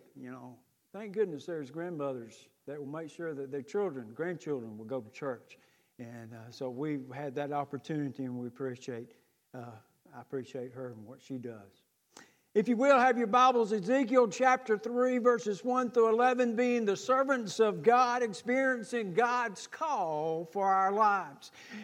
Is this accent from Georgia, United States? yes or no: yes; Georgia, United States; moved away as an adult; now in Alabama, United States; I'm originally from Georgia, so don't throw tomatoes at me just yet. We came after I finished seminary in 86. We came to Hope over in Tuscaloosa.